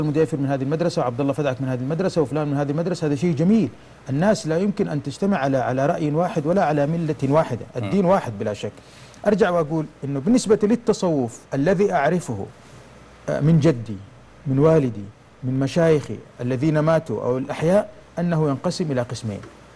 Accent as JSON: {"language": "Arabic", "town": "Mecca", "region": "Makkah Province", "country": "Saudi Arabia", "said": "احنا عندنا في مكه نقول اذا اجتمع ثلاث اسماء في مكان يخرج كنز"}